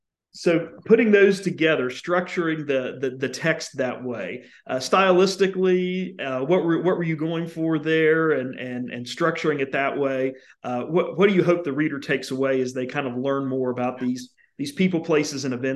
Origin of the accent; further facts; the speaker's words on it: Charleston, West Virginia, United States; And, you know, I grew up in Charleston, West Virginia, and I think about carbide